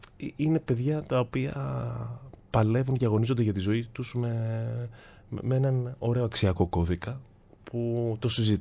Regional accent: Patras, Western Greece, Greece; Είχε στην Πάτρα σινεμά, απλώς εμάς δεν μας πηγαίνανε, ξέρετε.

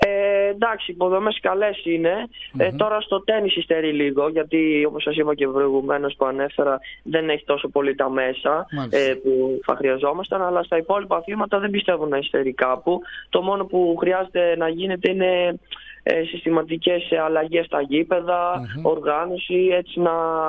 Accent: Epirus, Greece; Είναι τα Τζιμέρκα Κωστακή, είναι που είναι το χωριό μου εμένα.

